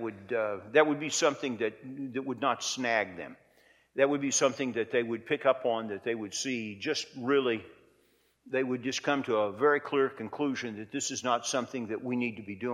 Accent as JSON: {"language": "English", "region": "Indiana", "country": "United States", "tie": "born or raised there", "said": "at least as a young boy growing up in Central Indiana, because I remember the old First Baptist Church in Plainfield"}